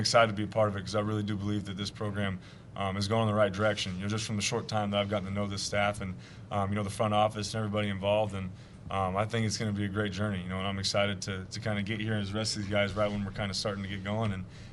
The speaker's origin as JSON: {"language": "English", "town": "Bakersfield", "region": "California", "country": "United States", "said": "I come from Bakersfield, which isn't really known for a whole lot"}